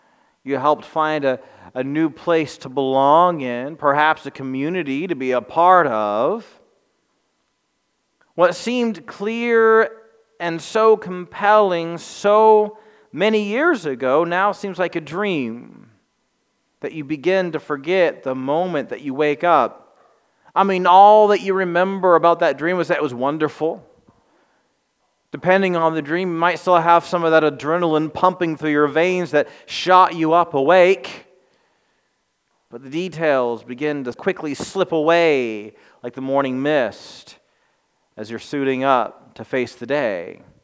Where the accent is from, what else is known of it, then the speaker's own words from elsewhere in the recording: Anderson, United States; I have shared with you before, you know, like I grew up in Anderson, and yet I found second and third homes in other places.